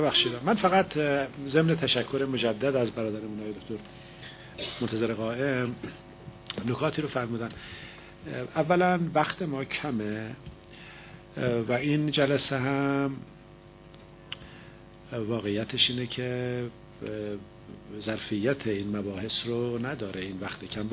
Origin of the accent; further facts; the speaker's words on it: Iran; ما ایرانی هستیم، همزمان شیعه هستیم، مسلمان هم هستیم